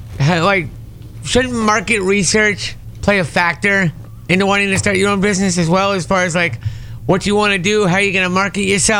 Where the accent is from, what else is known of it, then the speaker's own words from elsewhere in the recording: Northeast, United States; You know, I'm from the Northeast, in case you haven't figured that out, and a lot of things that we had up in the Northeast besides indoor hockey was, I played outdoor hockey for years.